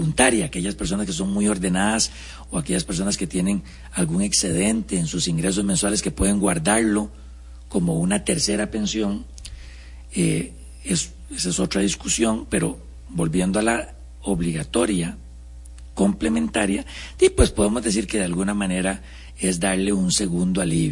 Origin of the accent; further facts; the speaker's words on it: Costa Rica; si queremos o no, como costarricenses, retirar de ese fondo